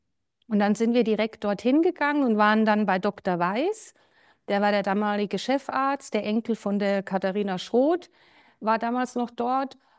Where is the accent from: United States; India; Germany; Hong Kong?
Germany; now in Winterthur, Switzerland; ich bin 42 Jahre alt, ich bin in Deutschland aufgewachsen als Schweizerin und lebe jetzt schon seit über 20 Jahren in Winterthur, das ist in der Nähe von Zürich